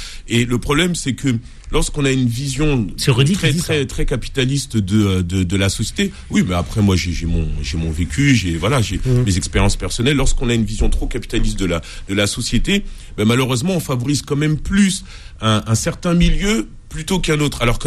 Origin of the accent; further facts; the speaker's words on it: France; Je parle en tant que Français